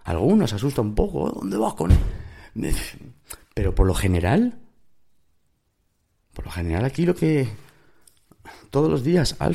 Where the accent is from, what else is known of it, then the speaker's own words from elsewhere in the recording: Spain; Soy español y tal, pero México, vamos. Si yo no viviera en España, viviría en México.